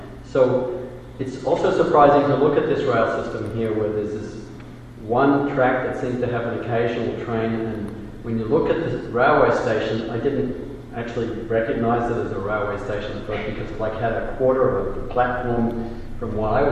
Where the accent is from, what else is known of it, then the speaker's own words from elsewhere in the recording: Sydney, New South Wales, Australia; I remember when I grew up in Sydney, and Sydney has a really great rail system.